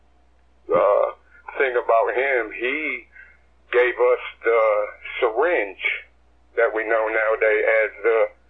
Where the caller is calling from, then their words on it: Indiana, United States; from Indiana.